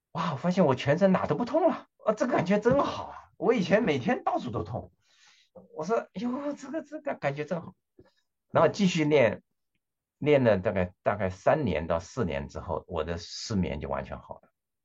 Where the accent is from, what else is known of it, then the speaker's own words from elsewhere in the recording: China; first language Cantonese; Chinese is a second language; 那个我的母语实际上是广东话